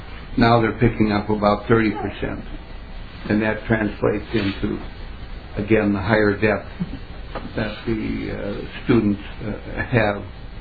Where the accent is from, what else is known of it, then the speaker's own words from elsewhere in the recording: Goodyear, United States; born there; now in Duluth, United States; I live in Duluth. I was born in Goodyear, attended Goodyear Public High School, St. Thomas College, and graduated from the University of Minnesota Law School in 1941.